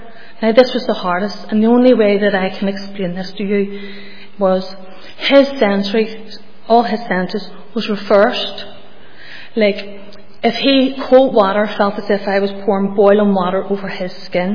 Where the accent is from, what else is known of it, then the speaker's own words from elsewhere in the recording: Northern Ireland, United Kingdom; I grew up in the Shankill Road